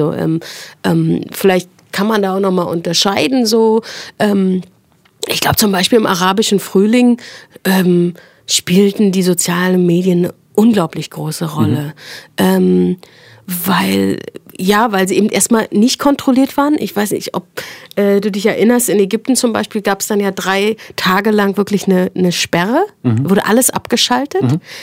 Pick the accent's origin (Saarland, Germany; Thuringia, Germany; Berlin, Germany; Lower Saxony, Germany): Berlin, Germany; ich bin in Ostberlin groß geworden.